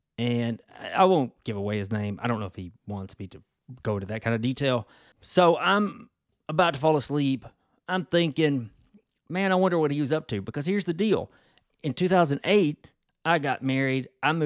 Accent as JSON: {"language": "English", "region": "the South", "country": "United States", "said": "As a Southerner, I saw it as a send-up of the British polite society and facade of that."}